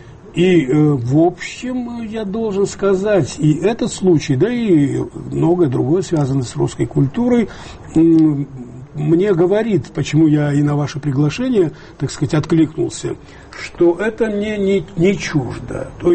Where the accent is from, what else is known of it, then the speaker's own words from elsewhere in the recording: Georgia; но и как грузин.